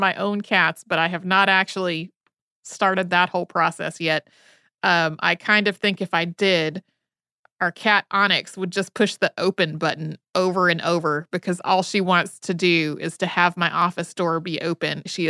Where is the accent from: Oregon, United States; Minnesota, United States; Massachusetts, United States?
Massachusetts, United States; moved away as an adult; now in North Carolina, United States; I'm a masshole who now lives in North Carolina, so Tracy and I pretty much swapped locations. I grew up near Cape Cod, but went to graduate school at Emerson in Boston